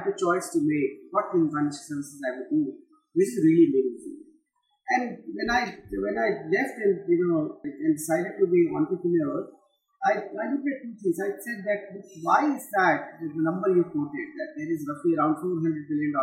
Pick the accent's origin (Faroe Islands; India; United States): India; Varanasi, Uttar Pradesh; moved away as an adult; now in Delhi, India; I'm born in Banarasi, born and brought up in Banaras. I spent my first 10 years of career near to my hometown. I was a single child of my parents.